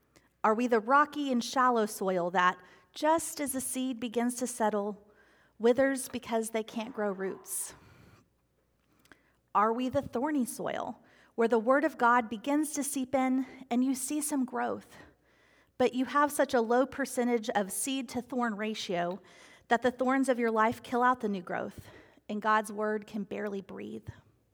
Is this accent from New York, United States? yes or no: no; Abilene, Texas, United States; Growing up in Abilene, one of our daily chores was tending to the plants in the backyard that my siblings and I chose.